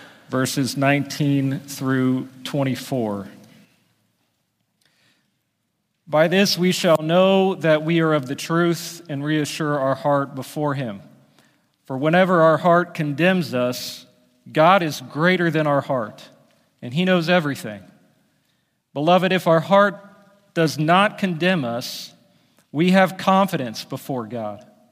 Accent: Kansas, United States; When people learn I'm originally from Kansas, they often make some kind of reference to the Wizard of Oz.

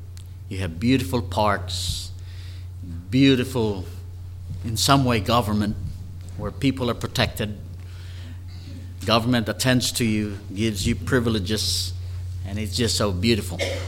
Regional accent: Philippines; And I'm a Filipino from the Philippines.

